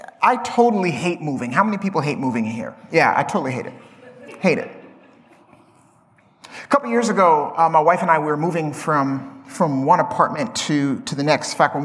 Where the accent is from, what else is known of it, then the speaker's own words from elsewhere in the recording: Alabama, United States; also born or lived in Canada; now in Dallas, United States; as my good friend AJ has mentioned, I am from Dallas, Texas. Actually, I'm from Canada originally. I call myself a Canadabamian. Because I was born in Canada, but I grew up in Alabama